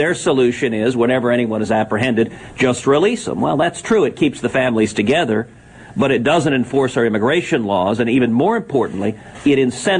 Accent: Texas, United States; I visited detention camps in my home state of Texas

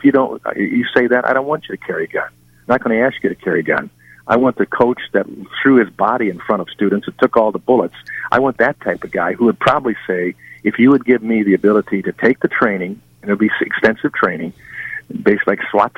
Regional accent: Chicago, Illinois, United States; moved away; I come from Chicago originally, and the Chicago, with all that's going wrong in Chicago and Illinois, sadly, my birth state, it's just a terrible place now.

